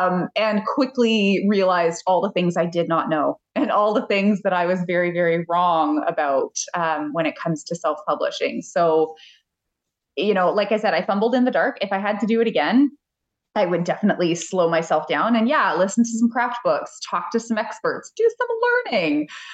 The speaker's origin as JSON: {"language": "English", "country": "Canada", "said": "So I am a Canadian spicy small town romance author. I live on the west coast of Canada with two crazy dogs"}